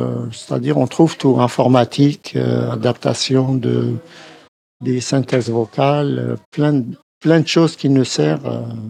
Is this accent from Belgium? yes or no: no; Algiers, Algiers Province, Algeria; ma famille, je viens d'Alger. Ma famille, elle est en Algérie.